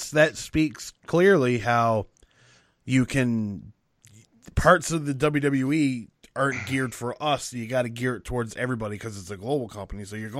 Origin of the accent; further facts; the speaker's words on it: Canada; This is all towards you, because I'm Canadian.